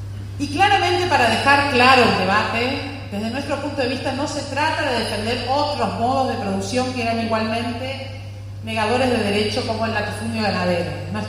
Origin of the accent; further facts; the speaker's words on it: Uruguay; esos derechos que hemos defendido como pueblo uruguayo a lo largo de nuestra historia